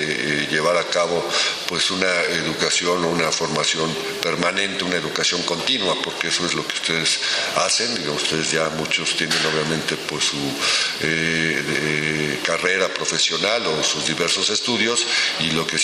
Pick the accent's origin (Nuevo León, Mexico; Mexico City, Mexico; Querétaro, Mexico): Mexico City, Mexico; ando un poco con gripa, como muchos mexicanos y defeños andamos en estos días.